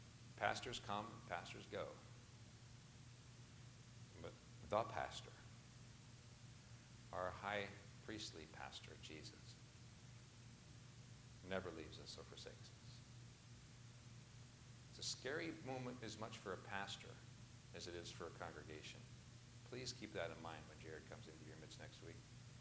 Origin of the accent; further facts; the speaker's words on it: Punxsutawney, Pennsylvania, United States; I was raised in Punxsutawney, is how you pronounce that, Punxsutawney.